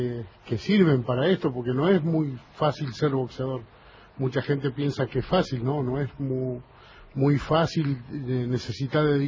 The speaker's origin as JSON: {"language": "Spanish", "town": "San Francisco Solano", "region": "Buenos Aires Province", "country": "Argentina", "tie": "born or raised there", "also_born_or_lived": "Chavarría, Corrientes", "said": "Yo soy correntino de Chavarría, pero me crié en San Francisco Solano y es mi lugar de lucha"}